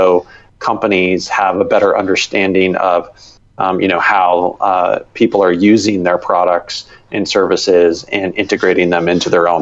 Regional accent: San Francisco, California, United States; I'm originally from San Francisco, and so, you know, grew up in the dot-com era in that area

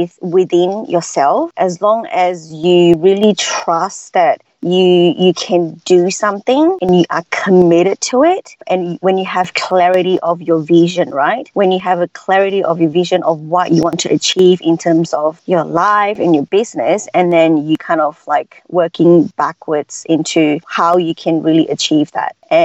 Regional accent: Miri, Sarawak, Malaysia; so everyone knows everyone in that small town. Not a lot of people know about that town, because once I said that I'm from Miri, a lot of people would think that we actually live in a tree, because it's such a native culture place.

